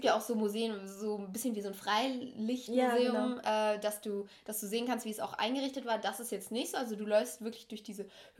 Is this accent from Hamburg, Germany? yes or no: no; Essen, North Rhine-Westphalia, Germany; weil wir ihm vorher halt noch erzählt haben, wir sind aus